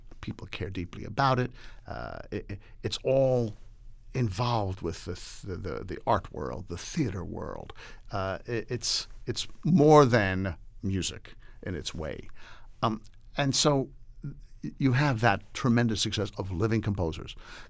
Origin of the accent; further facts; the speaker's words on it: United States; And as an American, I wanted that mission to be American